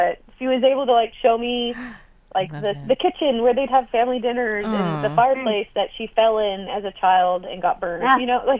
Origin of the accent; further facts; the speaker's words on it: California, United States; You know, I grew up in Orange County.